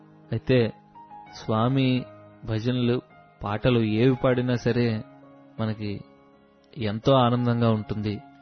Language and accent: Telugu; Bhimavaram, Andhra Pradesh, India; మాది భీమవరం పశ్చిమ గోదావరి జిల్లా